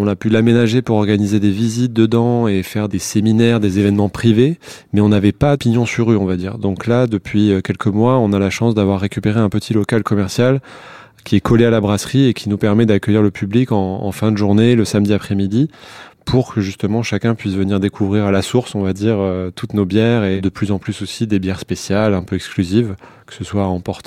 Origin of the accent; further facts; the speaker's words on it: Bordeaux, Nouvelle-Aquitaine, France; nous, on est de Bordeaux, donc c'était pas vraiment une patrie de bière à l'époque.